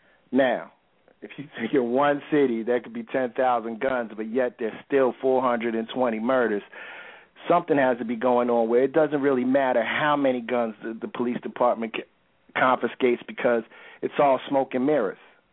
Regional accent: Philadelphia, Pennsylvania, United States; in cities such as Chicago and my hometown of Philadelphia

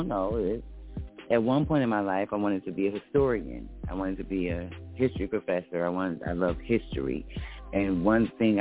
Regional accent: United States; I choose to be pro-American because I'm American.

